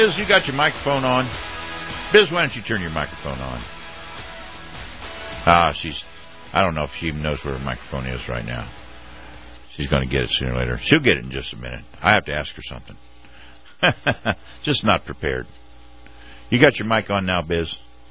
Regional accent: Ohio, United States; I'm from Northwest Ohio.

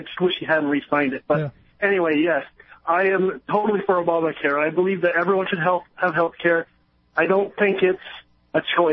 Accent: Burlington, Vermont, United States; I am from Burlington, and he was mayor here for, yeah, I want to say, 15, 20 years.

